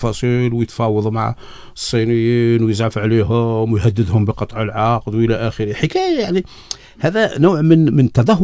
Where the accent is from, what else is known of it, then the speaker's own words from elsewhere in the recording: Algeria; حياتنا اليوميه كجزائريين